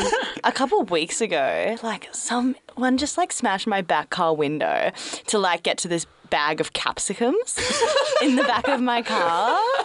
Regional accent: Queensland, Australia; born there; So I was born in Queensland

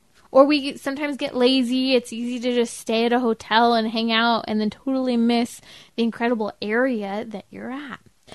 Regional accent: United States; I think especially being an American, coming from a place that, you know, does have some great history

